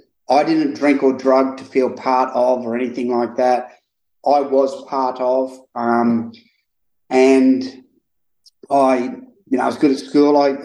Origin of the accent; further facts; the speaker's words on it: Rockhampton, Queensland, Australia; So obviously I'm an Australian and I grew up in a place called Rockhampton, which is in central Queensland.